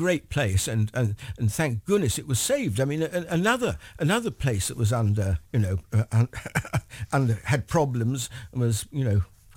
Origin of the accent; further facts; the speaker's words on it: London, United Kingdom; But when I was a boy growing up in Muswell Hill, Muswell Hill Crouchend, there were very few cars.